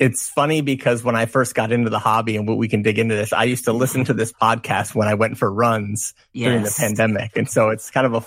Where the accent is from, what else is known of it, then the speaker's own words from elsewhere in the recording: Green Bay, Wisconsin, United States; Yeah. So I was born and raised in Wisconsin, grew up just outside of Green Bay.